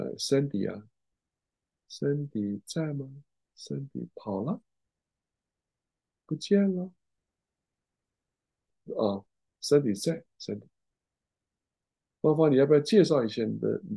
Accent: Guangzhou, Guangdong, China; also born or lived in Hong Kong; 我是从小到大在广州长大，所以我会讲毛板台啦。我在香港也住了4年多。

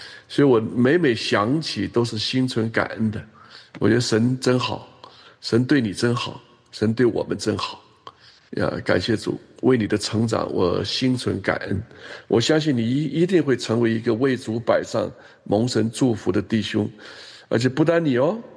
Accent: Guangzhou, Guangdong, China; 我从小就在广州市中学生业余合唱团，从初中一二年级一直到高中二年级，这几年我都在那里的

